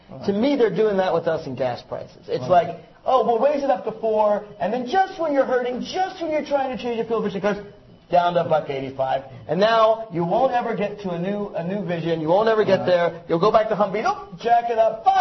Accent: United States; And as an American, I'd love to buy American too

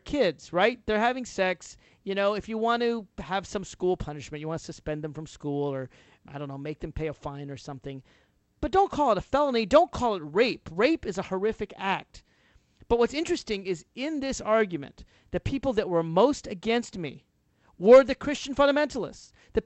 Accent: Nashville, Tennessee, United States; Hey, I'm from Tennessee, originally Nashville, Tennessee, so maybe I can pick on my home state.

